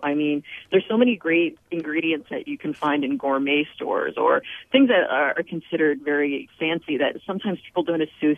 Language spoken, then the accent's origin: English; New England, United States; Yeah, my folks are from Venezuela, but I was born here in the United States, New England. And while I grew up with a lot of Venezuelan food at home in New England